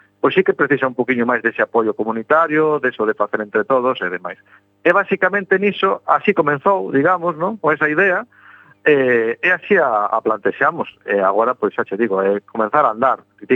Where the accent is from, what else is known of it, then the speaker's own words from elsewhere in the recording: Galicia, Spain; o único que nos move o amor pola nosa terra, por Galicia, porque somos galegos